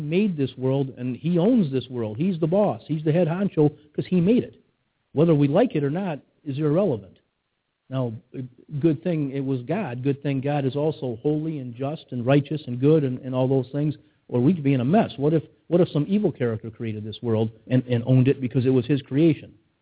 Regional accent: United States; just growing up in America, you get the creation story

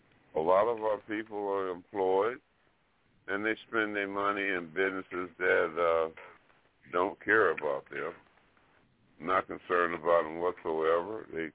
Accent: Alabama, United States; So this type of stuff, and I'm from Alabama, this type of stuff, it's got to cease

